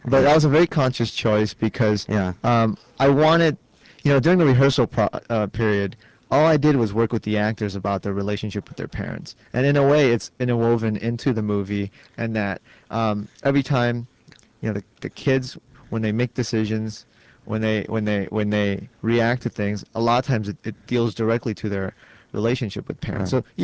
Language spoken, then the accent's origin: English; California, United States; I mean, I grew up in Orange County, and I think around that time, that wasn't the only case that happened.